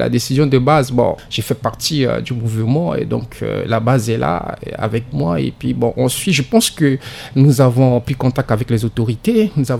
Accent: Central African Republic; moi, j'ai conscience tranquille parce que je suis Centrafricain

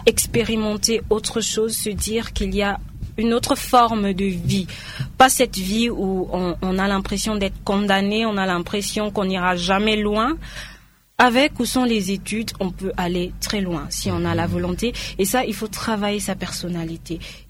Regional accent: Central African Republic; also born or lived in Kinshasa, DR Congo; Je suis revenue en 2012, en octobre 2012, oui. Et les raisons, c'est que je suis centrafricaine, mes parents sont ici

